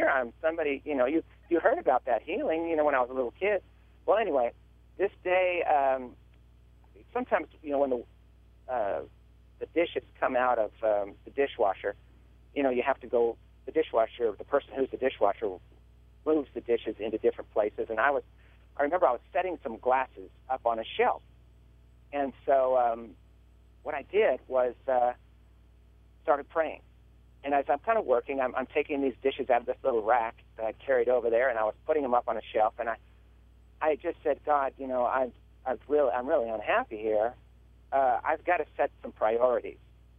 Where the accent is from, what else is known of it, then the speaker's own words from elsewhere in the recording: New Mexico, United States; also born or lived in Foster City; You know, I'm from New Mexico. In fact, I'm calling you right now from New Mexico, but for several years, our family lived in the San Francisco Bay Area. We lived on the peninsula in Foster City.